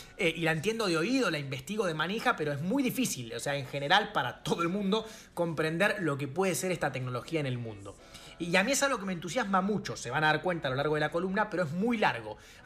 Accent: Argentina; no estoy en el país porque estoy en este momento en el Río de Janeiro, en Brasil. Soy un argentino hablando portuñol

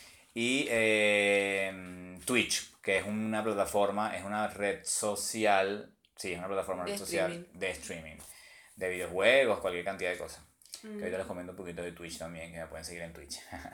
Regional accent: Venezuela; moved away; Cuando me vine para acá de Venezuela, en el aeropuerto vi

